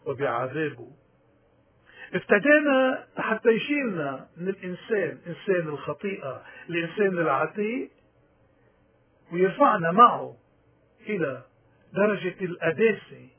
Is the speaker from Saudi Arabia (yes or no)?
no; Lebanon; تنضل كلبنانيين أحرار وسياديين وقادرين نكون ببلد نحترم فيه بعضنا